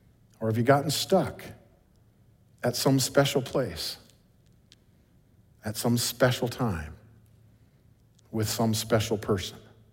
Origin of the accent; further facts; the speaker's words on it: Iroquois, South Dakota, United States; I'm a flatlander from Iroquois, South Dakota, where it's so flat you can watch your dog run away for 2 weeks.